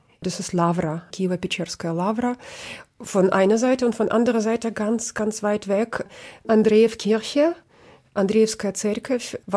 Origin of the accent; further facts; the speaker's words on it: Kyiv, Ukraine; German is a second language; Und mein Kiew war erst ganz zentral. Also ich bin tatsächlich in Institutska Straße geboren.